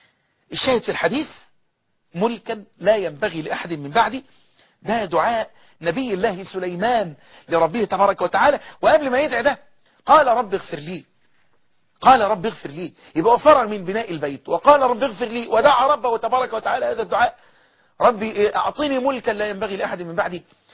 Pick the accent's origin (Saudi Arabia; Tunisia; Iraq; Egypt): Egypt